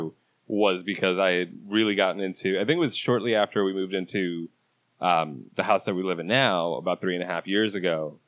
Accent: New York, United States; because I'm a New Yorker also, right. I've been down here for 8 years

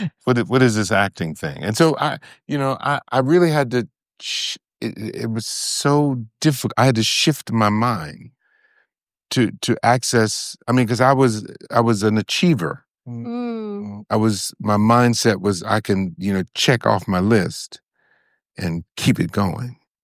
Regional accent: Detroit, Michigan, United States; I mean, I was raised in Detroit.

